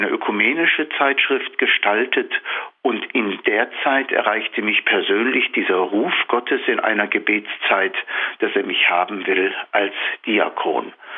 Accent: North Rhine-Westphalia, Germany; in meiner Heimatgemeinde im Ruhrgebiet.

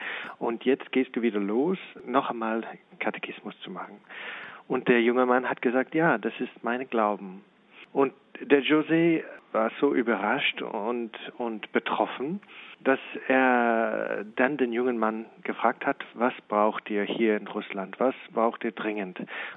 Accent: Canada; German is a second language; Ich bin Kanadier, also mein Deutsch kann manchmal hängen bleiben

